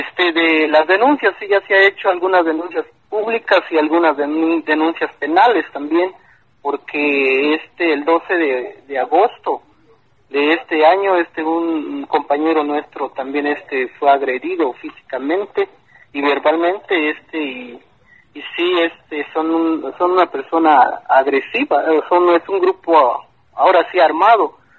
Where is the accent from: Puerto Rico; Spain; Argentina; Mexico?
Mexico; Venustiano Carranza, Chiapas; nosotros somos del municipio de Venustiano Carranza